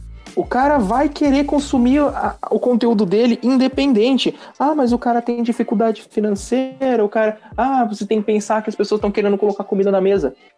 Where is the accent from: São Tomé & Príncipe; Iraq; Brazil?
Brazil; Jundiaí, São Paulo; eu sou de Jundiaí, São Paulo, tá? Eu esqueci esse pequeno detalhe, esse pequeno aviso de onde que eu sou.